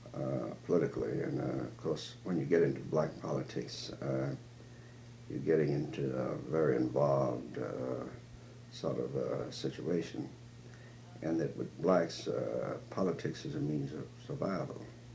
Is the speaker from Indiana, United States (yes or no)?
no; San Antonio, Texas, United States; born there; Well, I was born in San Antonio